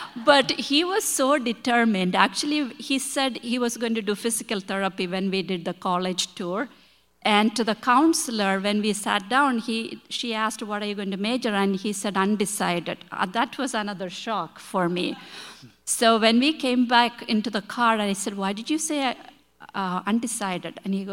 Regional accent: India; moved away as an adult; now in Chicago, United States; My husband and I, his name is Matthew, we come from India. My husband has been here since 1985, and we got married in India in 88, and I came in 1990.

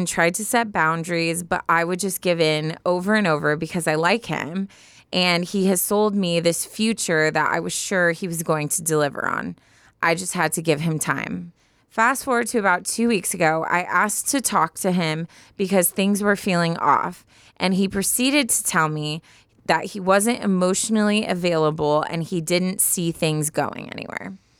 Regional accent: Oregon, United States; as he had heard I was from Oregon and he was from California.

